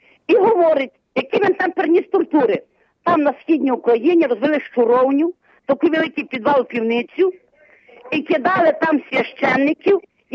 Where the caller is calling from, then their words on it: Lviv Oblast, Ukraine; Я з Львівщини дзвоню.